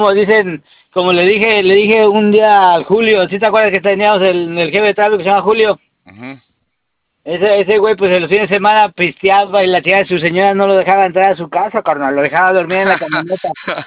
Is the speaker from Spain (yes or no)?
no; Mexico City, Mexico; Yo nací ahí en México, carnal, yo soy chilango, bueno, capitalismo ahí de la Guerrero.